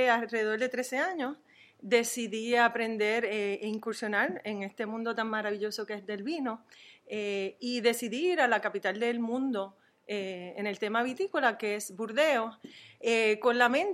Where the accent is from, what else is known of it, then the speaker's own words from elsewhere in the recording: San Juan, Puerto Rico; now in Bordeaux, France; De San Juan.